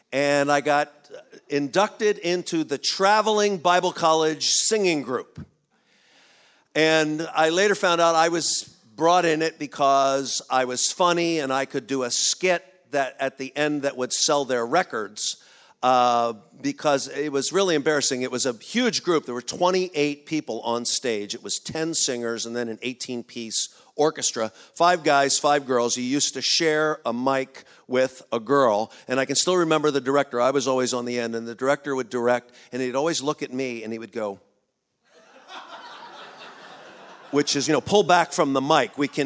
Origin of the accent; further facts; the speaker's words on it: Philadelphia, Pennsylvania, United States; yes, yes, I grew up in Philadelphia, yes, I love my mother